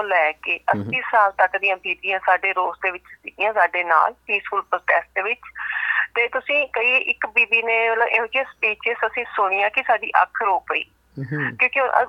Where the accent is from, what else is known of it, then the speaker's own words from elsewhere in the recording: Chandigarh, India; ਮੈਂ born brought up Chandigarh ਤੋਂ, ਪਰ ਸਾਡੀ ਜ਼ਮੀਨ ਪੰਜਾਬ ਵਿੱਚ ਹੈਗੀ ਹੈ